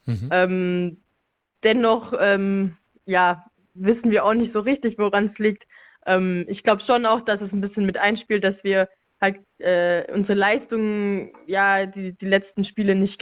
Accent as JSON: {"language": "German", "region": "Swabia", "country": "Germany", "said": "Ich komme ja auch hier gar nicht von so weit her. Ich komme ja aus dem Schwabenland, fahre 1,5 Stunden zu meinen Eltern"}